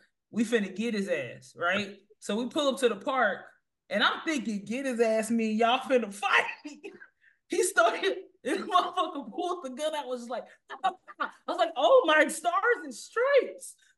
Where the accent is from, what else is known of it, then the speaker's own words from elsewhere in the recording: Houston, Texas, United States; Houston, that's what I said.